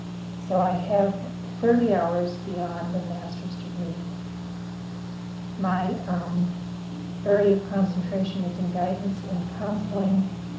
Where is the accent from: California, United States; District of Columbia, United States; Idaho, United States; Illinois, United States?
Illinois, United States; Chicago; So I grew up in Lincoln Park, spent much of my life there. My parents were Irish immigrants.